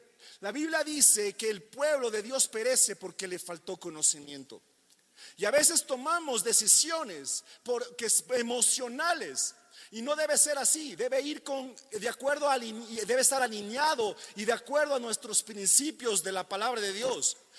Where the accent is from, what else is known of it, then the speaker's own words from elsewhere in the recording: Ecuador; como ecuatorianos en este lugar, como ciudadanos residentes con la capacidad de elegir una autoridad